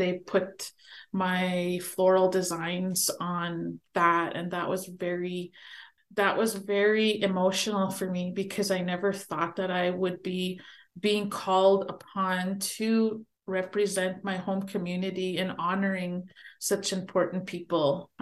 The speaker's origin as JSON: {"language": "English", "town": "Winnipeg", "region": "Manitoba", "country": "Canada", "tie": "born or raised there", "said": "growing up in Winnipeg, we didn't have a big extended"}